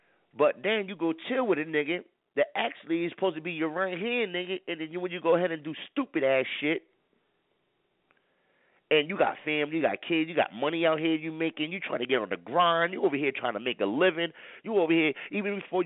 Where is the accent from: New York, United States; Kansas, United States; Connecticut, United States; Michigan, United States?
Connecticut, United States; New Haven; I'm from New Haven, man.